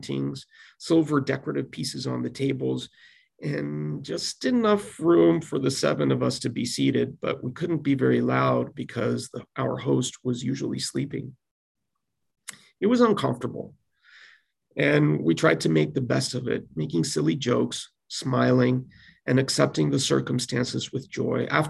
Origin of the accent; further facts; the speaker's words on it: Madrid, Community of Madrid, Spain; As I mentioned earlier, I grew up in Madrid. However, my family doesn't quite live there.